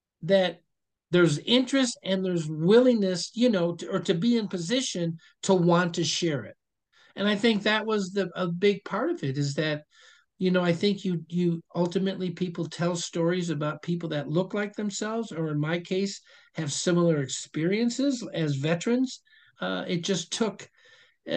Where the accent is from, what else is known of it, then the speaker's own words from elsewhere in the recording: Racine, Wisconsin, United States; And then the third time I was in Milwaukee, Wisconsin, my hometown, well, my home state. I'm from Racine, just to the south.